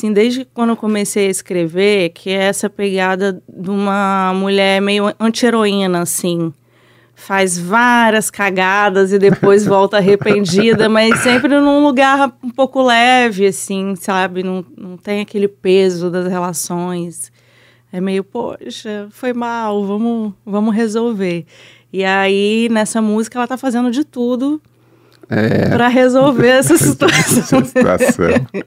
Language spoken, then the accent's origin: Portuguese; Linhares, Espírito Santo, Brazil; moved away; also born or lived in Rio de Janeiro; Saí lá de Linhares, uma menina sozinha.